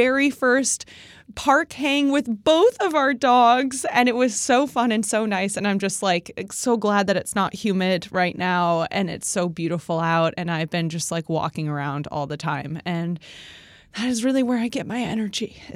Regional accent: New York, United States; Anyway, it's cool. I'm a New Yorker.

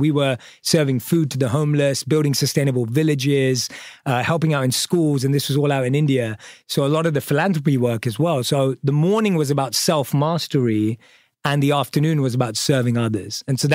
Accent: London, United Kingdom; I was born and raised in London

